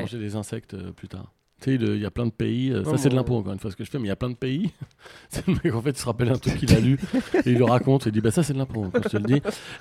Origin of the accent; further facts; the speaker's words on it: Béziers, Occitanie, France; born there; je suis né à Béziers, tout ça.